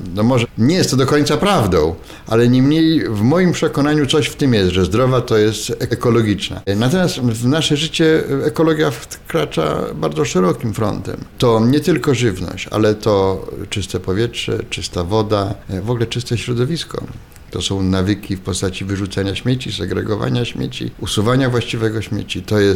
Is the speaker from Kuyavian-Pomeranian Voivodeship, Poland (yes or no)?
no; Zabrze, Silesian Voivodeship, Poland; Ja się wychowywałem w Zabrzu, w mieście, gdzie było kilka koksowni.